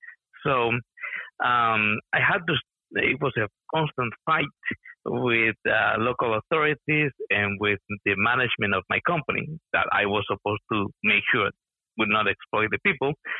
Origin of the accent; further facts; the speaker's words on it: Dominican Republic; born there; first language Spanish; English is a second language; My Spanish I was born in Dominican Republic, so I'm native Spanish speaker.